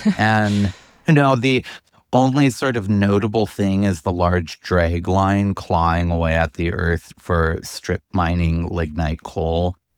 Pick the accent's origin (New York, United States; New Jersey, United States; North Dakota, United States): North Dakota, United States; Center; what growing up in Center really gave me was the wide world, the big, beautiful world.